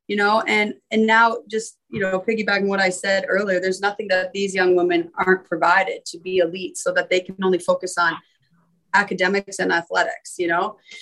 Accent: Canada; because I'm from Canada

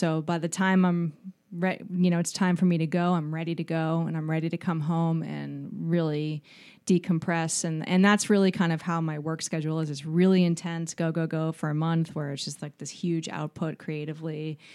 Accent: Boston, Massachusetts, United States; also born or lived in New York City / Miami / London; I grew up in Boston. I lived in New York City. I lived in Miami for a long time, lived in London.

